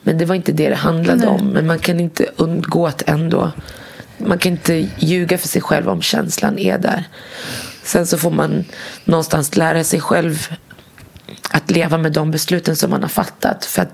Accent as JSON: {"language": "Swedish", "country": "Morocco", "said": "jag kommer från Marocko"}